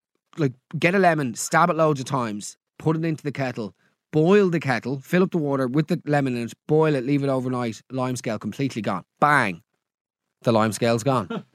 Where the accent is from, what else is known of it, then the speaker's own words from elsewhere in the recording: Dublin, Leinster, Ireland; I grew up in South Dublin, which won't come as a shock to anybody listening, lest I hide it with my accent.